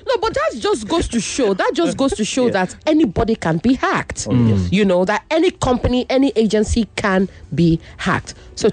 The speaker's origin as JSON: {"language": "English", "town": "Idumabi", "region": "Edo", "country": "Nigeria", "said": "I'm from Idumabi."}